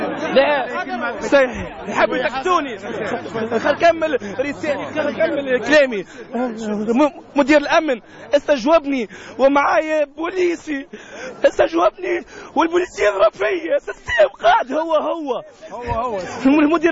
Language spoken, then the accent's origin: Arabic; Tunisia; أنا شاب تونسي